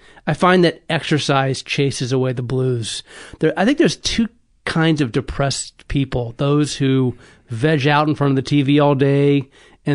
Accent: Sterling, Virginia, United States; Yeah, I'm from Sterling, Virginia, a little suburb outside of Washington, D.C.

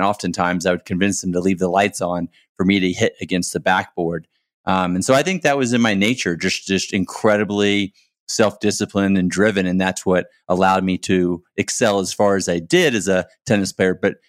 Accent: Texas, United States; You know, I grew up in Texas, and you know, I think anyone who grows up in Texas that leaves, and especially maybe ends up living in LA or New York City or San Francisco

